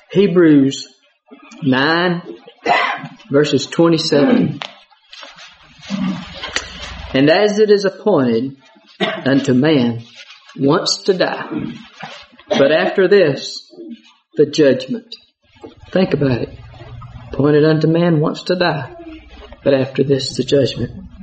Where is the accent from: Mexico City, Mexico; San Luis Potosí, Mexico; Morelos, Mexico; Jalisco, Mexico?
Morelos, Mexico; Cuernavaca; I grew up in Cuernavaca. I lived in Cuernavaca for 13 years. I know the people. I know how they think. I have the problem of thinking in English.